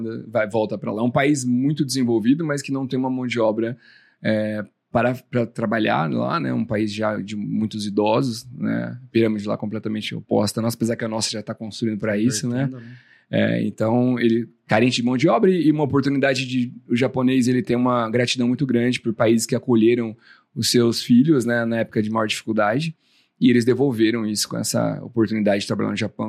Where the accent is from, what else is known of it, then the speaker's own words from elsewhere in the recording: Buritama, São Paulo, Brazil; also born or lived in Santos; Vim bebê mesmo. Nasci em Santos e fui para o interior, né? Meus avós são do interior. E aí eles voltaram às origens, né? Meu pai montou um negócio lá em uma cidade pequena chamada Buritama, interior de São Paulo. E eu passei lá até os meus 18 anos.